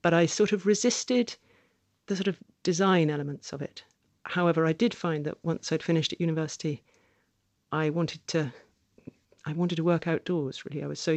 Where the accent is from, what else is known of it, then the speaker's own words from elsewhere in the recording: London, United Kingdom; born there; Well, I was born in London, but my parents didn't live in London.